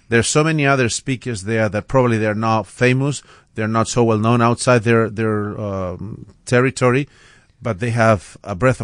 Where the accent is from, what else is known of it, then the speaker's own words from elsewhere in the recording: Chile; because when I was a kid, I grew up in Chile.